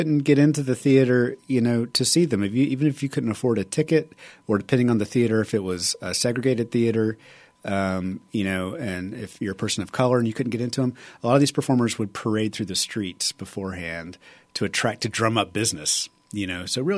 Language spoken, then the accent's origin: English; Alabama, United States; moved away; I grew up in South Alabama and I moved here about 10 years ago